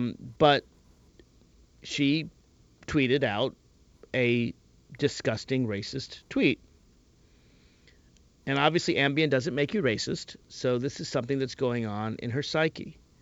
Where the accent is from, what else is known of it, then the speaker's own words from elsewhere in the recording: Nashville, Tennessee, United States; When Donald Trump comes to my birth city of Nashville, Tennessee, in some ways I still consider it my hometown. My whole family lives there.